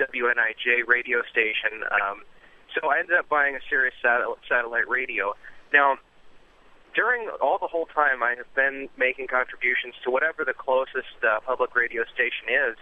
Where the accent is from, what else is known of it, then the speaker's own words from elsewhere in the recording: Freeport, Illinois, United States; also born or lived in Philadelphia; I started listening a number of years ago in Philadelphia area, and I later moved back to my hometown of Freeport, Illinois.